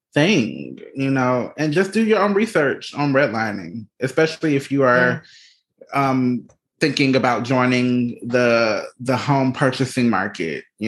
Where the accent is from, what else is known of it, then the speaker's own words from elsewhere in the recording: Georgia, United States; my home state, Georgia, where I was born and raised